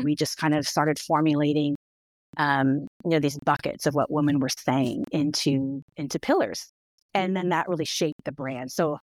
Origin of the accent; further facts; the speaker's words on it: West Coast, United States; I am from the West Coast